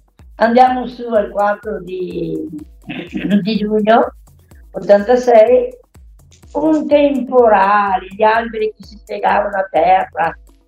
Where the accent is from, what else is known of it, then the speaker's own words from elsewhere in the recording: Padua, Veneto, Italy; moved away; abitavo a Padova, perché sono di Padova, e sono trapiantata qui da 50 anni circa